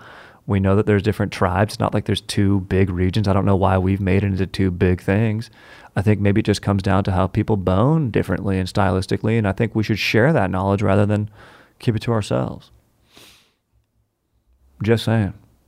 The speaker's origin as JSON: {"language": "English", "region": "California", "country": "United States", "accent": "SoCal", "said": "That's just my SoCal accent coming in right there."}